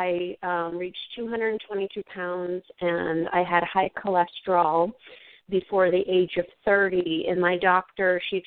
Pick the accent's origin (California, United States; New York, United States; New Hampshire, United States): New York, United States; But because I grew up in the Adirondacks, and I always grew up outside, I knew that that was something I would gravitate towards, is just being outside.